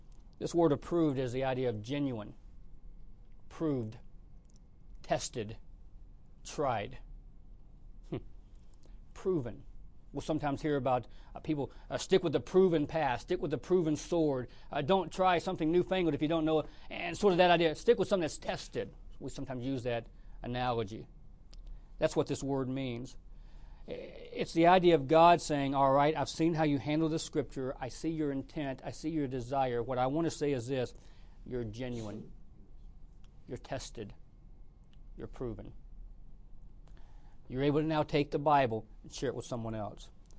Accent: Georgia, United States; I grew up in Georgia, and I remember when I surrendered to preach in 1989, had a well-meaning man come to me in our church.

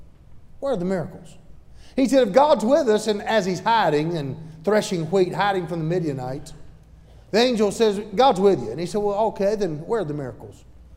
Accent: the South, United States; accent: southern; And by the way, some of y'all are listening to my southern accent.

